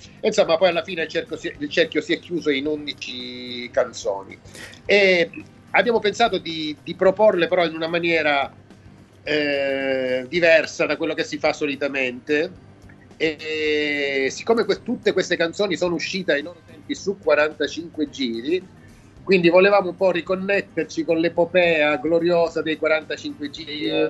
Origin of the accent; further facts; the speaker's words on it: Syracuse, Sicily, Italy; born there; Sono nato a Siracusa